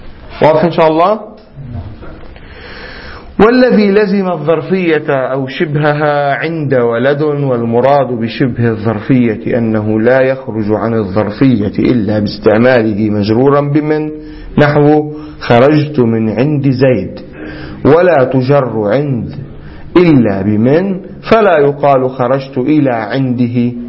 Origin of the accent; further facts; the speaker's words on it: Lebanon; عندنا في لبنان من يقول إلى أين دائما